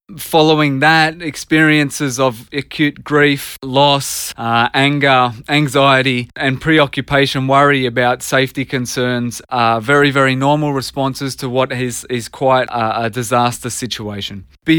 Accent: Australia; A devastating impact which we've all bared witness to as Australian citizens.

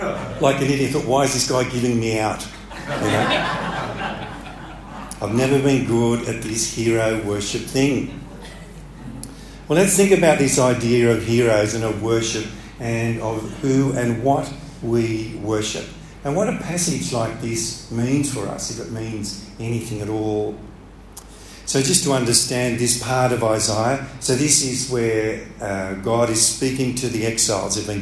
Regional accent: Brisbane, Queensland, Australia; in my 20s, when I grew up in Brisbane

